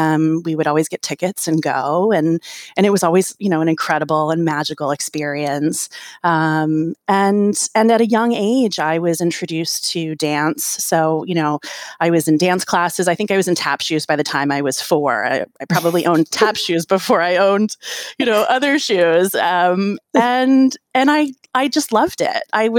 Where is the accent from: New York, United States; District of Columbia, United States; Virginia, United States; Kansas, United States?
District of Columbia, United States; Washington; She studied at Peabody in Baltimore, which is not far from where I grew up in Washington, D.C.